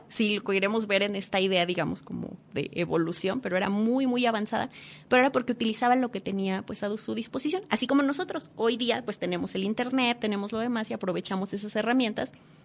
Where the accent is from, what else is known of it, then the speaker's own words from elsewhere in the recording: State of Mexico, Mexico; now in Durango, Mexico; cuando yo llegué aquí, la primera vez vine en 2007. Yo no soy originaria de Durango, soy originaria del Estado de México.